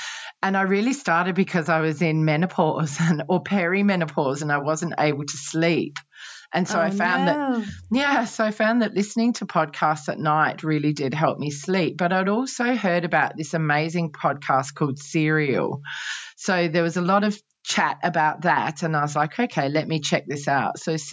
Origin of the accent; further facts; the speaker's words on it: Australia; now in Hong Kong; I'm an Aussie girl, but I live in Hong Kong and I've been here for 20 years.